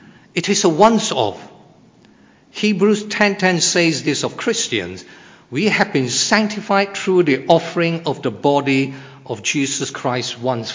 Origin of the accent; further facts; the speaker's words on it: Malaysia; I am ethnic Chinese and I grew up in Malaysia.